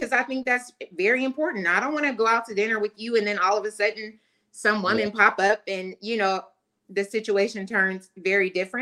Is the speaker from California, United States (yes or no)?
no; Portland, Oregon, United States; moved away; And this is when I'm originally from Portland, Oregon.